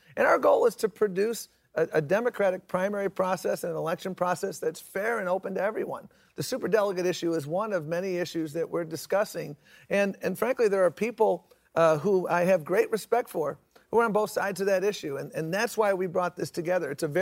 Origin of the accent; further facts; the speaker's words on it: Buffalo, New York, United States; Sure. Well, I was born in Buffalo, New York. Had the privilege of growing up there. I was 12 years old when my dad passed away